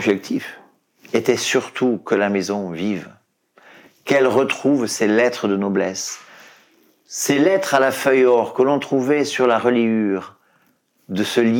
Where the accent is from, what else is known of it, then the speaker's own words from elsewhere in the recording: Alet-les-Bains, Occitanie, France; born there; D'abord, je suis né à Alette-les-Bains. Alette-les-Bains, une cité médiévale du département de l'Aude, au cœur de l'Occitanie, dans cette haute vallée de l'Aude, au sud de Carcassonne.